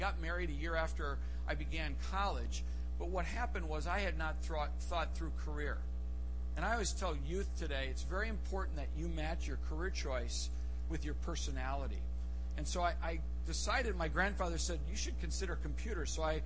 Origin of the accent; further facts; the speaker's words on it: Wausau, Wisconsin, United States; I grew up in Wausau. You'll laugh and say, well, wait a minute, don't you live in Wausau? Yes, we've never moved in our whole life.